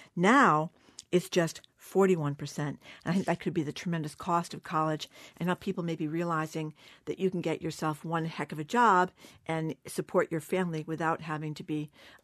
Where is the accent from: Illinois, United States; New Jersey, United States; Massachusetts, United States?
Massachusetts, United States; Fall River; Then you grow up in a place like my hometown in Fall River, and if you're in the smart kids class, you get beat up on the way to the gym.